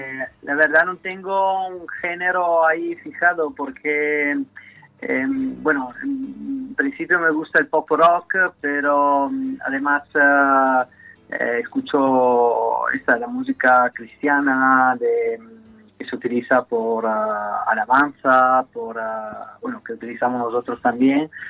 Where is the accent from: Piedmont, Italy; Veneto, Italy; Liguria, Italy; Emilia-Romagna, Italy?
Veneto, Italy; Vicenza; Spanish is a second language; Yo soy, bueno, soy italiano, soy de Vicenza, del norte de Italia, cerca de Verona